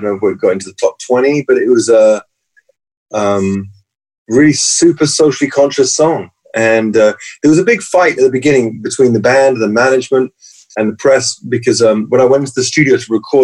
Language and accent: English; Kilburn, London, United Kingdom; growing up in Kilburn, with the Northern Irish English trouble. I grew up in a terrorist time where people would get bombed